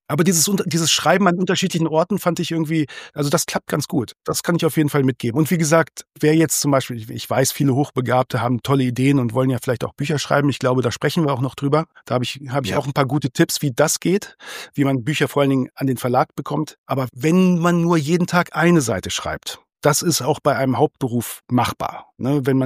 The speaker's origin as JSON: {"language": "German", "region": "Northern Germany", "country": "Germany", "said": "für mich als Norddeutscher"}